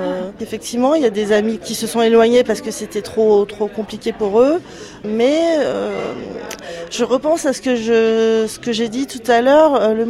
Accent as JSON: {"language": "French", "town": "Paris", "region": "Île-de-France", "country": "France", "said": "j'ai 39 ans, je suis parisienne"}